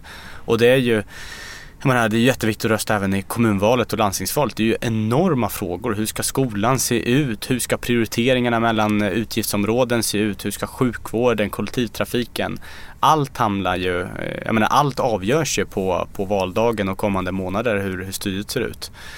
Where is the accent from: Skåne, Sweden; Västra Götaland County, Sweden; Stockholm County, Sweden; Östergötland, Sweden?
Stockholm County, Sweden; Stockholm; Jag kommer ju från Kista där man ser kring hela Järvafältet, alltså Tensta, Rinkeby, Hjulsta, Husby.